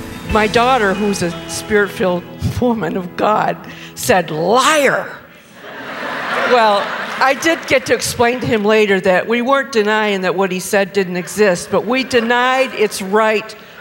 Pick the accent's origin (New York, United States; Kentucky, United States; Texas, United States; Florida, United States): New York, United States; Rochester; I'm from Rochester, New York.